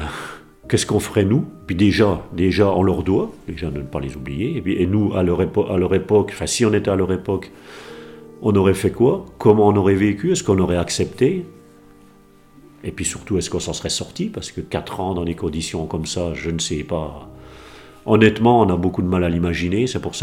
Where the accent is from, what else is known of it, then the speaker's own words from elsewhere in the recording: Saint-Étienne-lès-Remiremont, Grand Est, France; je vais avoir 55 ans. J'ai toujours habité dans la vallée de la Moselotte, mais Moselle. Je suis de Saint-Étienne-lès-Remiremont, juste à côté. Et puis, oui, ben, je suis vraiment Vosgien à 100%